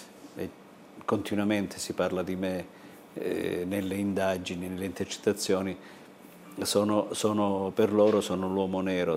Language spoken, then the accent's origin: Italian; Gerace, Calabria, Italy; Per me che sono partito da un piccolo paesino della Calabria, il mio paese si chiama Gerace, ha 2000 abitanti.